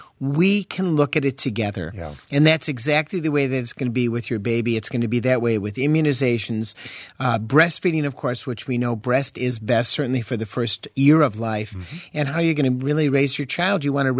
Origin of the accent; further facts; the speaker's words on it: England, United Kingdom; Whereas England, you know, don't talk to me about sex, I'm English.